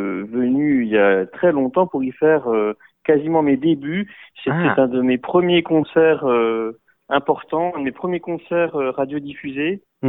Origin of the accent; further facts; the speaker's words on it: Strasbourg, Grand Est, France; born there; Et puis je suis revenu plus tard avec l'Orchestre Philharmonique de Strasbourg, qui est ma ville natale, pour donner un concert de Saint-Saëns.